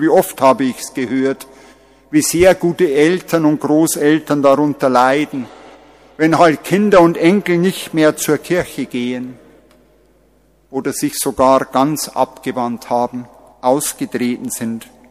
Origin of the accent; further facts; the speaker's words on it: Bavaria, Germany; Für meine Heimat, mein Heimatdorf, ist auch in Ingolstadt Audi der große Arbeitgeber gewesen und immer noch.